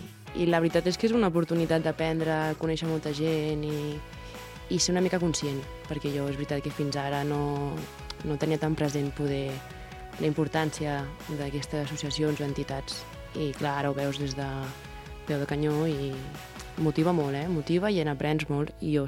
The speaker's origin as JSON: {"language": "Catalan", "region": "Catalonia", "country": "Spain", "tie": "born or raised there", "said": "jo a la meva comarca, que li tinc una gran estima, a diferència de Vilafranca i el Garraf, l'associacionisme cultural està més mort. Baix Penedès està més aturat."}